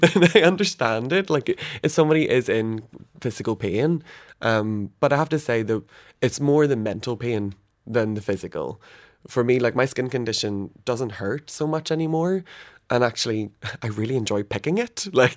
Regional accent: Belfast, Northern Ireland, United Kingdom; Mostly I grew up with the casual bomb scare, the blocked roads and like the communities that you weren't allowed to go near, or roads you couldn't walk down.

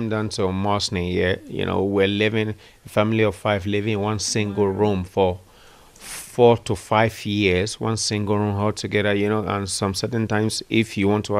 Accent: Nigeria; I'm from Nigeria.

